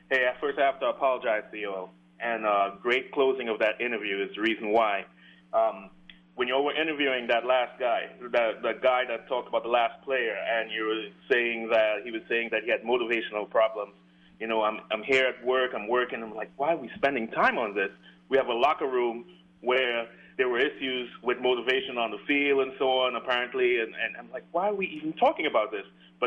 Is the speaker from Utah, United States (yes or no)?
no; New York, United States; moved away as an adult; now in Denmark; Hey, Paul, I'm from New York.